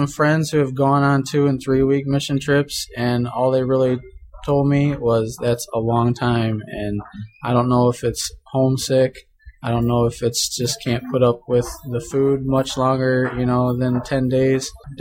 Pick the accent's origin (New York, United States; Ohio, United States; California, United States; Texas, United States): Ohio, United States; Brunswick; I'm from Brunswick, Ohio, and I've been the youth pastor for about 7 years full-time.